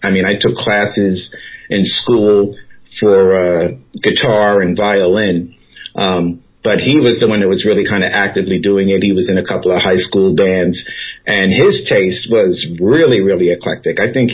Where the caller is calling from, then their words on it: Albany, New York, United States; also born or lived in Boston; Actually, I'm calling you from Albany. I relocated there a couple of years ago.